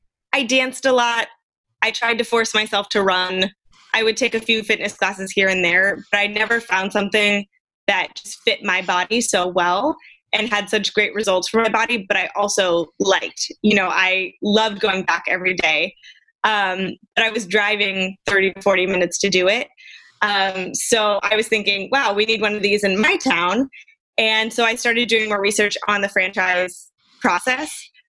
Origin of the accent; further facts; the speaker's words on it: Danville, California, United States; also born or lived in Oakland; So I am a Bay Area native, like you said. I was born in Oakland, grew up mostly in Danville, and then stayed true to my Bay Area roots, went to Santa Clara University.